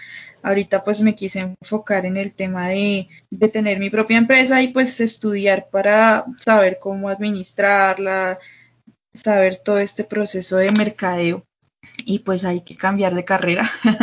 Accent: Yopal, Casanare, Colombia; also born or lived in Bogotá; Yo crecí en Yopal, Casanare. Luego fui a Bogotá, en donde estudié en la Universidad Distrital Ingeniería Forestal.

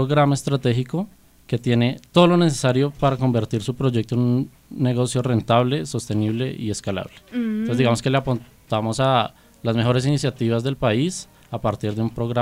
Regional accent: Bogotá, Colombia; Bueno, yo soy bogotano, yo soy ingeniero industrial de base.

